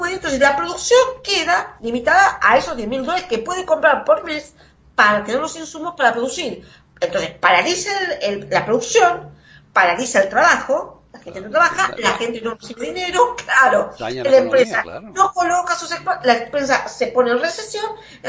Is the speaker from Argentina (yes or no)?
yes; Argentina; en mi país, por ejemplo, hay una ley de emergencia alimentaria. Se le pidió al presidente que hiciera un decreto, y el presidente, ¿sabes qué es? Mauricio Macri